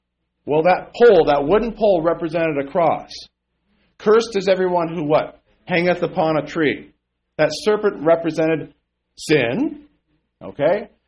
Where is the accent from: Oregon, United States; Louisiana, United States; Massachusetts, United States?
Oregon, United States; Eugene; I grew up in Eugene, Oregon. So during the time when I grew up, you know, everybody was in my high school.